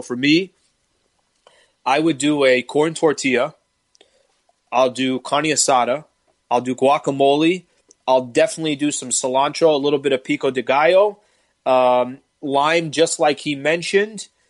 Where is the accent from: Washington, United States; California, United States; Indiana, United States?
California, United States; San Diego; But I grew up in San Diego. There's taco shops everywhere.